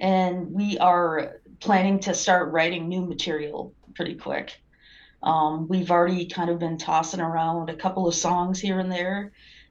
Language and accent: English; Minnesota, United States; I grew up in Minnesota, so it's just a short transition for me.